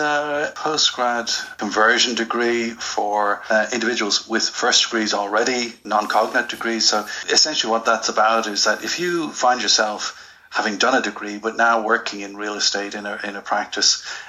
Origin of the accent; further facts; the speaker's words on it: Ireland; moved away as an adult; now in United Kingdom; When I moved over to the UK from Ireland, I had two qualifications.